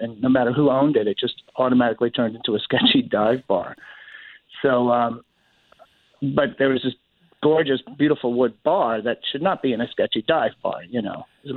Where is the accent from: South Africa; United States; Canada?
United States; New York; being a New Yorker for 48 years, it has such a New York feel to me